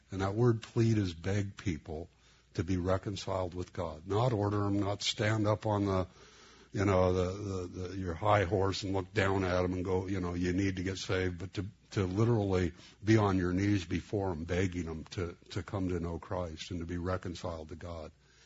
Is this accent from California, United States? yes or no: yes; Los Angeles, California, United States; my best friends, I grew up in East L.A., and my best friends were Mexican